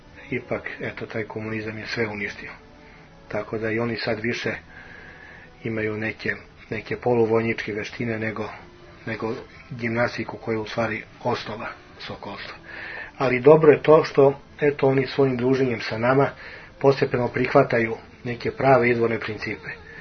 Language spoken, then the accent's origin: Serbian; Kragujevac, Šumadija, Serbia; oni su okupili decu i pokazali nam kako su vežbali to što su vidjeli kod nas u Kragujevcu.